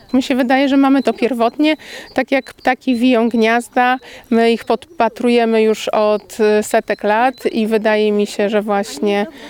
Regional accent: Masovian Voivodeship, Poland; Ja pochodzę z Mazowsza.

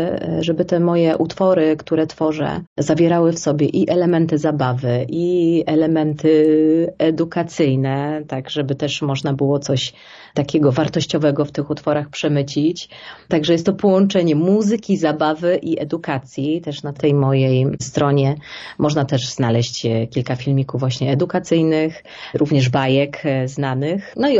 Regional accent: Bielsko-Biała, Silesian Voivodeship, Poland; bo ja pochodzę z Bielska-Białej

